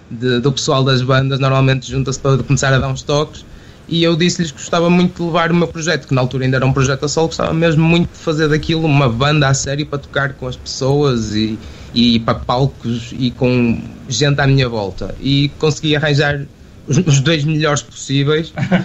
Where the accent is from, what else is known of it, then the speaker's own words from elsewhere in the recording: Trofa, Porto, Portugal; also born or lived in Bragança; eu estava a viver em Bragança, eu estudei lá música e acabei por ficar lá a viver. Eu não sou de lá, sou natural da Trofa, mas fui para lá estudar no ensino superior e acabei por ficar lá alguns anos depois dos estudos